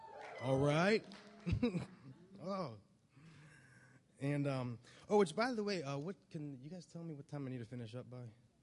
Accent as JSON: {"language": "English", "region": "Ohio", "country": "United States", "tie": "born or raised there", "said": "I grew up in Northeast Ohio, and I come from a really good family."}